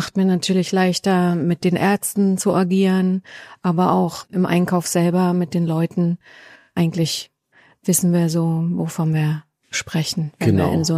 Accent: Northern Germany, Germany; now in Switzerland; Ich bin seit 1994 in der Schweiz, mittlerweile eingebürgert, länger hier zu Hause als in Norddeutschland, meine Heimat.

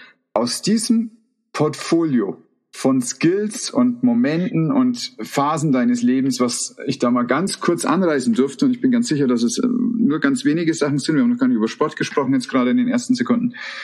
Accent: Bavaria, Germany; Ich bin ein Bayer.

